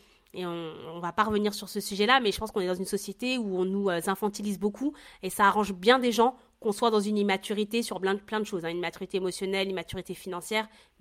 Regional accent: France; on est des enfants d'immigrés et en même temps on a grandi en France

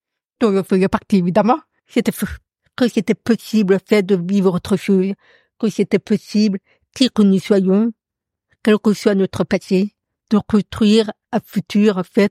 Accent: Paris, Île-de-France, France; mes parents se sont séparés quand j'avais 9 ans et j'ai passé le reste de mon enfance à Paris.

